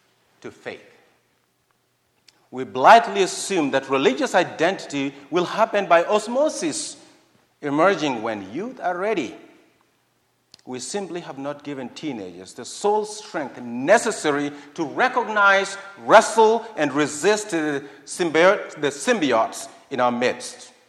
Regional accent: Kenya; when I was growing up in Kenya, they used to say something like this

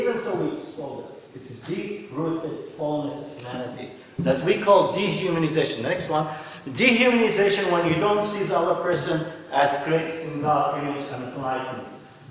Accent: Israel; when I grew up in Israel, in Israeli high school, Jewish high school

